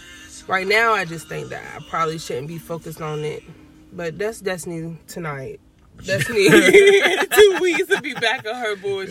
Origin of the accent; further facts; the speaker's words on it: Virginia Beach, Virginia, United States; I'm from Virginia Beach, and my major is nursing.